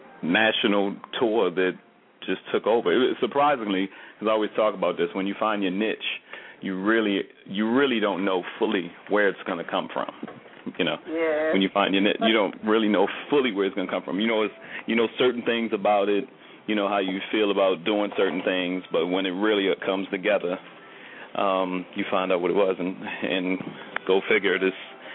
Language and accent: English; Baltimore, Maryland, United States; real brief, I'm from Baltimore, Maryland.